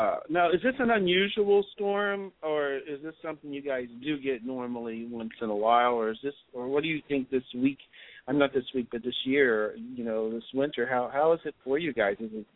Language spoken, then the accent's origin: English; Ohio, United States; moved away as an adult; now in California, United States; Well, I grew up in Ohio, so I, you know, for 31 years until I escaped to California, until I packed up my bags, quit my great job I had, and put them all in my car